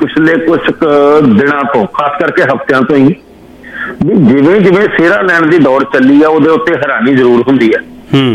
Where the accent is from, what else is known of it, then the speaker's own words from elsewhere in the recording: Punjab, India; ਤੇ ਅਸੀਂ ਪੰਜਾਬੀ ਹਾਂ